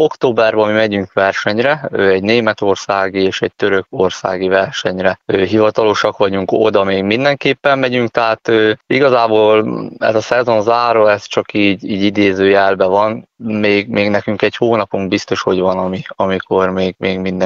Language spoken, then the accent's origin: Hungarian; Veszprém, Veszprém County, Hungary; itt én Veszprémi vagyok, itt Veszprémben